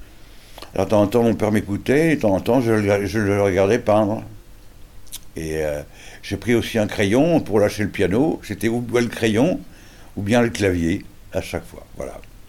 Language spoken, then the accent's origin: French; Paris, Île-de-France, France; moi je suis un Parigot